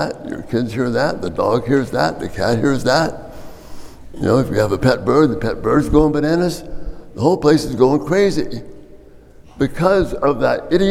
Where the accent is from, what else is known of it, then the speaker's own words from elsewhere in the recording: Miami, Florida, United States; I grew up in Miami. People really believe that.